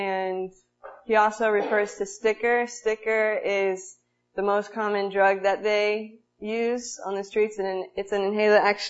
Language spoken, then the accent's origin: English; Massey, Indiana, United States; now in Zambia; I grew up in the Massey, Indiana area. I'm a missionary in Zambia